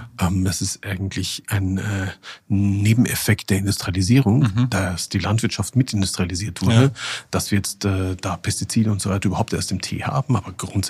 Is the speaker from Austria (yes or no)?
yes; Austria; Für mich als 18-Jähriger, ich komme aus Österreich, weiß nicht, ob man es hört